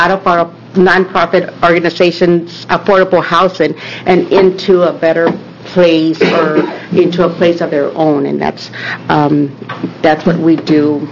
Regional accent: Cornelius, Oregon, United States; also born or lived in Texas; from Cornelius, Oregon.

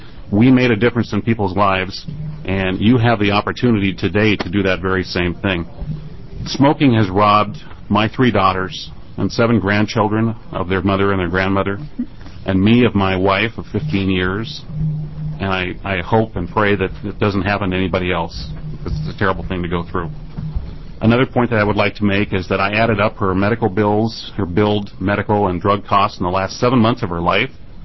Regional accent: Gresham, Oregon, United States; from Gresham.

